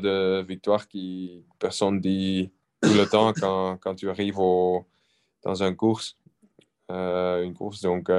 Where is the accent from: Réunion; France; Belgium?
Belgium; parce que je suis belge, c'est encore plus spécial